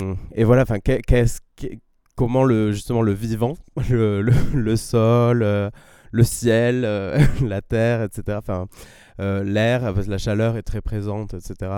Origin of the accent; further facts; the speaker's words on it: Galicia, Spain; French is a second language; une partie de là où j'ai grandi en Espagne, en Galice, où toute ma famille est paysanne